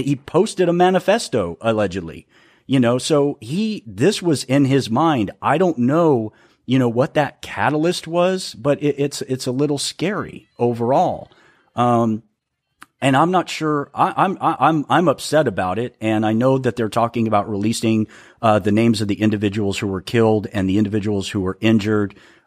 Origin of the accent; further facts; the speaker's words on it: El Paso, Texas, United States; I grew up in El Paso. I was the minority.